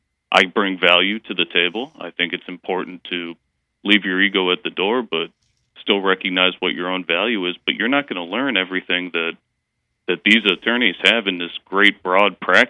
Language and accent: English; Cleveland, Ohio, United States; We're originally from Cleveland, Ohio, and my wife and I had just started a family.